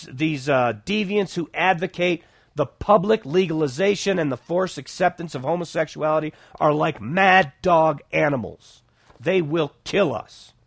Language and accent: English; Buffalo, New York, United States; born there; Well, not my hometown, but I was born in Buffalo.